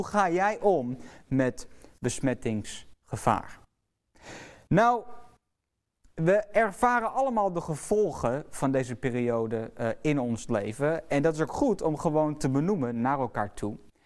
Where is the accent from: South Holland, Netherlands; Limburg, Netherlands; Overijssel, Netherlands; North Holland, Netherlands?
North Holland, Netherlands; Den Helder; Ik ben 23 jaar, ik kom uit Den Helder